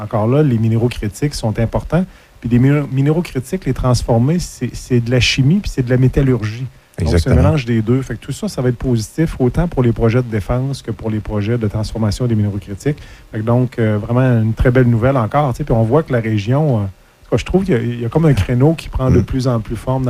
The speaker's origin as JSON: {"language": "French", "country": "Canada", "said": "on veut qu'eux investissent dans le domaine de l'automobile chez nous, au Canada."}